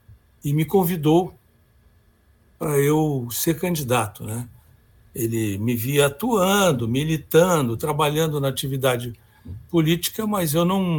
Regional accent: Porto Alegre, Rio Grande do Sul, Brazil; eu sou filho de um farmacêutico, nascido e criado em Porto Alegre, no bairro Petrópolis

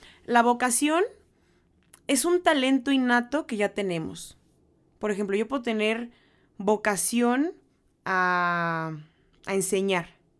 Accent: Mexico; no soy japonesa, soy mexicana, no tengo idea, pero bueno.

